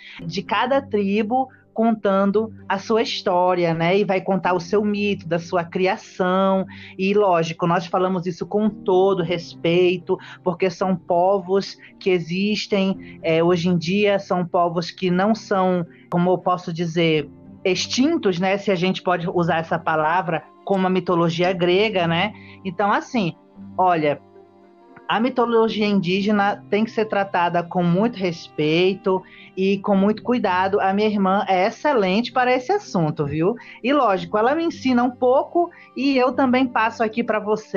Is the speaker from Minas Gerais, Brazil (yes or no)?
no; Parintins, Amazonas, Brazil; also born or lived in Manaus; Então eu sou do interior, né? Na verdade eu nasci em Manaus, mas eu passei uma boa parte da minha vida na cidade de Parintins